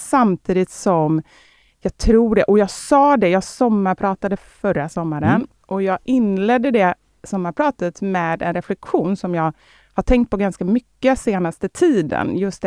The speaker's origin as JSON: {"language": "Swedish", "town": "Gothenburg", "region": "Västra Götaland County", "country": "Sweden", "tie": "born or raised there", "said": "Kortedala. Det är alltså en förort utanför Göteborg där jag växte upp ihop med min mamma."}